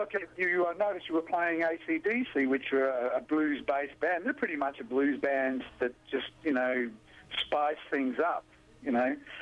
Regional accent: Australia; I grew up in Australia, obviously

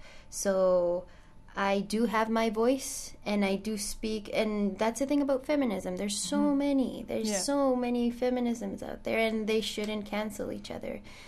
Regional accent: Chile; also born or lived in Toronto, Canada; my parents were in exile, and I was born in Toronto, but then I went back to Chile for 14 years

